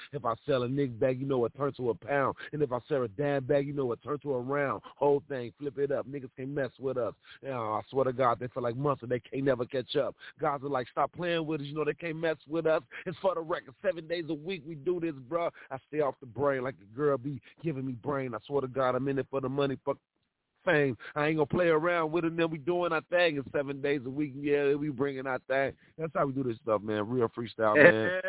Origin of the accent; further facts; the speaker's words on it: Chicago, Illinois, United States; A lot of people don't know I'm from Chicago, but I'm a proud supporter, man.